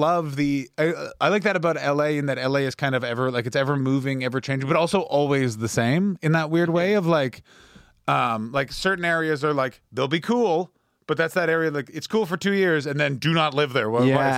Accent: Ottawa, Ontario, Canada; I'm from Canada.

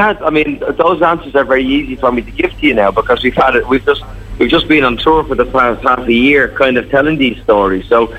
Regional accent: Ireland; as a kid growing up in Ireland

